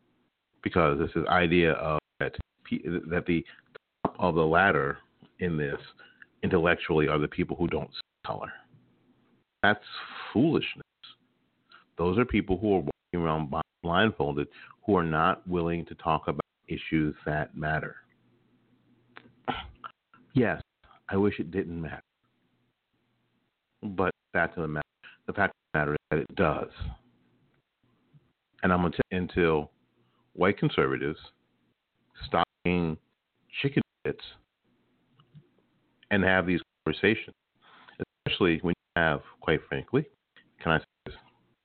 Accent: New Jersey, United States; born there; I was born in New Jersey.

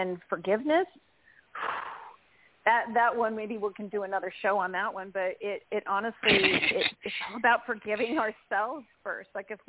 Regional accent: Denver, Colorado, United States; And I'm from Denver, so I send love back to you there.

